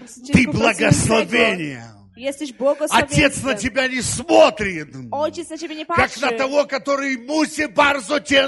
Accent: Ukraine; я не унижаю Украину, я украинец

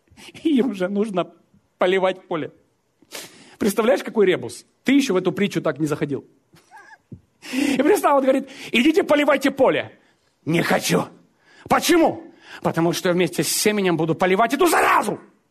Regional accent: Ukraine; Я вырос на Украине, родился, вырос. Я знаю, что такое поля.

